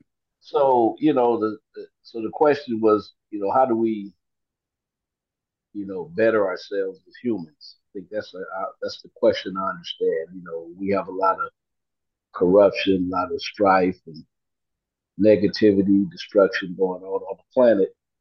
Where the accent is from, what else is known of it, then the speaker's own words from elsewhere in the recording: Compton, California, United States; I grew up in Compton, going through LA.